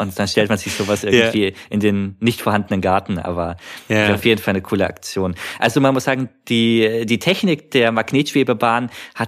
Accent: Munich, Bavaria, Germany; Und ich bin zu der Zeit in München aufgewachsen

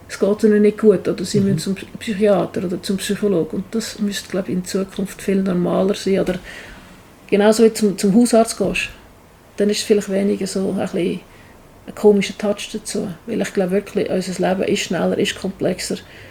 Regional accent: Switzerland; mir als Schweizer ein funktionierendes Gesundheitswesen zu haben, das muss doch noch unser Anspruch sein.

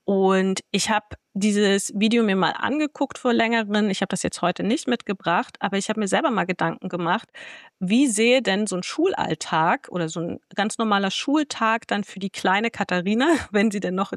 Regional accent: Wernigerode, Saxony-Anhalt, Germany; born or raised there; moved away as an adult

